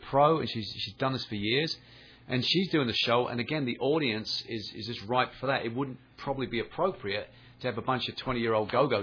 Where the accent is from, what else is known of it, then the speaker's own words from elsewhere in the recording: England, United Kingdom; And I'm English.